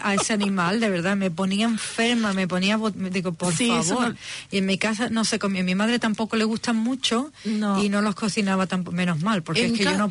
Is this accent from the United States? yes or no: no; Spain; y fíjate que soy española